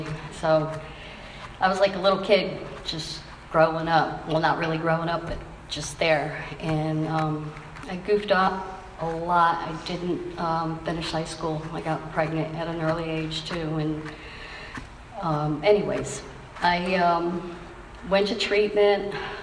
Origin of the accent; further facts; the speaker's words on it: Connecticut, United States; moved away as an adult; I came from Connecticut, Karen, as well. I moved down here in 2014